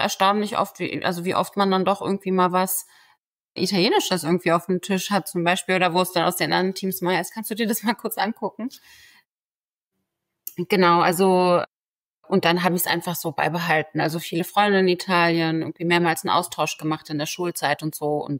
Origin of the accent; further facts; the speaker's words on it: Turkey; first language Turkish; Ne? Wir haben zu Hause immer Türkisch gesprochen.